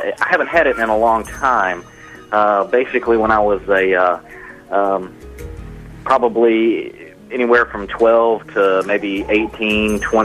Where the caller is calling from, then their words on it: Pensacola, Florida, United States; Pensacola, Florida.